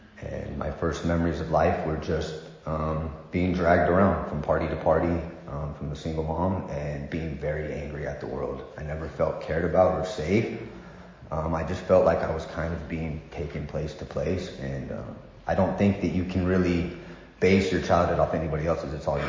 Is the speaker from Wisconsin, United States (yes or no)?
no; San Luis Obispo, California, United States; born there; I was born in San Luis Obispo. My parents were born there as well.